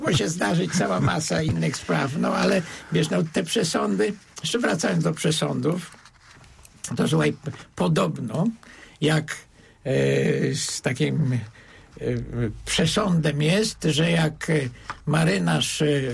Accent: Mosina, Greater Poland Voivodeship, Poland; Że się boję tego spotkania, bo nikt nie jest prorokiem we własnym kraju. Także ja będę u siebie w Mosinie.

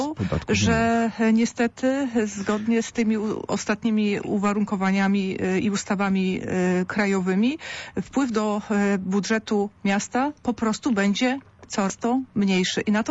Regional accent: Greater Poland Voivodeship, Poland; jesteśmy w Poznaniu i tutaj ja jestem z Wielkopolski, się urodziłam w Wielkopolsce, ale z przyjemnością przyjechałam do Poznania

